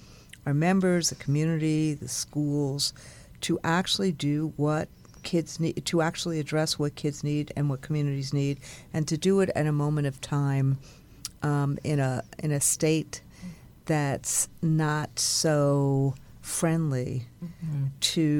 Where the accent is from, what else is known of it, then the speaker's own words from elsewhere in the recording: New York, United States; If a kid, like in my home state in New York, mistakenly goes into a wrong driveway, it's not met with shots.